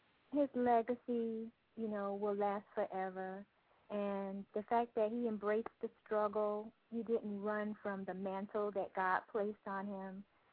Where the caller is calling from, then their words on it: Miami, Florida, United States; I'm calling from Miami, Florida.